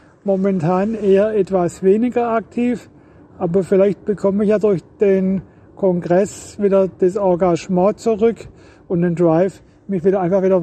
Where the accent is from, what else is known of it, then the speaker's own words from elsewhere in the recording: Stuttgart, Baden-Württemberg, Germany; Hallo, hier bin ich … Ich komme auch aus Stuttgart, wie manch andere hier auch noch